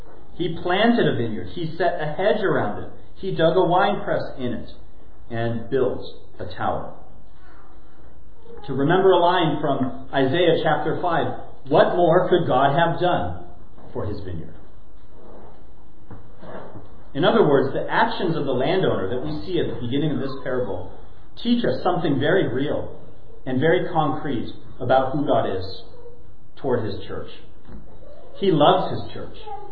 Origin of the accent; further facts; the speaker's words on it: California, United States; I remember that kiwi vine from the backyard of my house growing up in California.